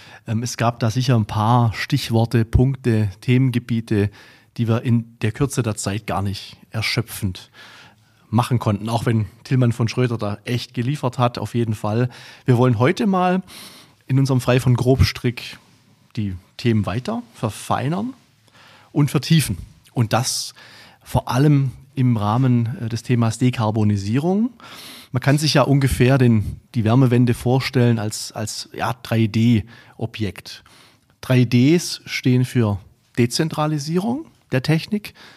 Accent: Beutelsbach, Baden-Württemberg, Germany; Ich muss dich da korrigieren als Schwabe, als Lokalpatriot des Beutelsbach.

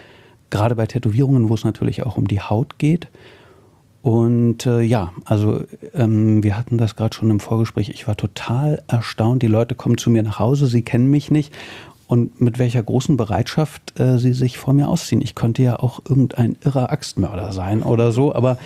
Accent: Berlin, Germany; als Berliner schmeiße ich mal Flitzpiep in den Ring.

